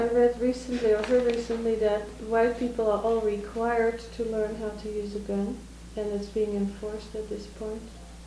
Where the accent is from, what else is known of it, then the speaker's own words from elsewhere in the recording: Netherlands; I grew up in the Netherlands